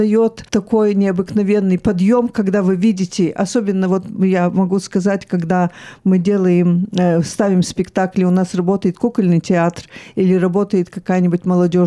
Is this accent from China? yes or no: yes; China; Нет, я родилась в Китае. К сожалению, я могу сказать, что Китай все равно для меня остается родиной, потому что это место, где я провела свои беззаботные лучшие года.